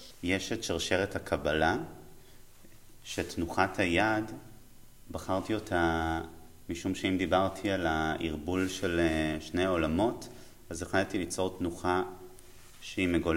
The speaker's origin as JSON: {"language": "Hebrew", "town": "Tel Aviv", "region": "Tel Aviv District", "country": "Israel", "said": "אני יליד 1993, מתל אביב."}